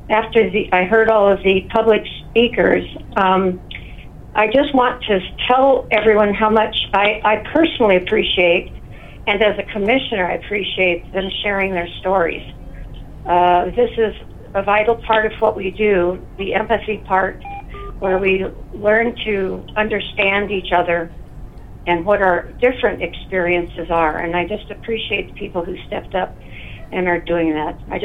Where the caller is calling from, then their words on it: Nevada, United States; Commissioner. I'm having a little bit of a hard time because I'm calling from Nevada